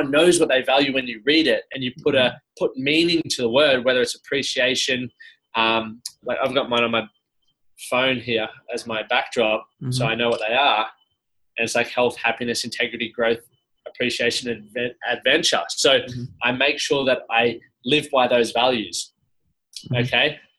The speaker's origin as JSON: {"language": "English", "country": "Australia", "said": "So as an Australian male, you know, most of us are trying to provide for a family, work hard, you know, we're Aussie battlers"}